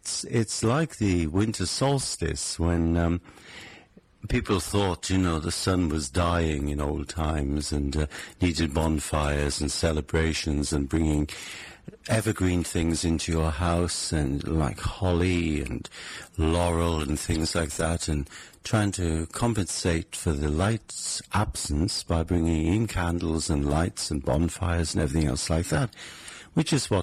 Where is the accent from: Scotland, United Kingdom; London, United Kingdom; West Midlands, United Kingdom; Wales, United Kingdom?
Wales, United Kingdom; I'm from Wales. I've been priest in charge of St. Paul's.